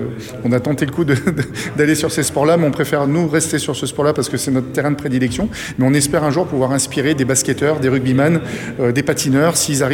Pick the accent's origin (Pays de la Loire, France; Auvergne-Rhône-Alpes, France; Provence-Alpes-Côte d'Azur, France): Auvergne-Rhône-Alpes, France; Saint-Étienne; Je suis stéphanois d'origine